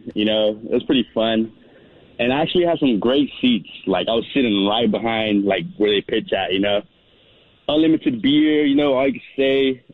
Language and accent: English; Dallas–Fort Worth, Texas, United States; Yeah, I'm from DFW.